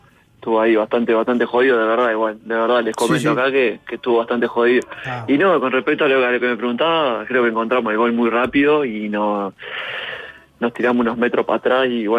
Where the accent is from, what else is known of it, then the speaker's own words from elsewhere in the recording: Montevideo, Uruguay; en el equipo de barrio donde me crié, en Malvin Norte.